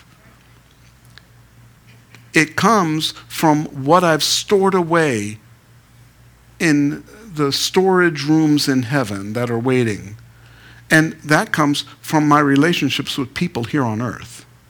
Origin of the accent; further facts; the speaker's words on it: Queens, New York, United States; I'm from Queens, New York. Okay, I was born in Long Island Jewish Hospital in New York.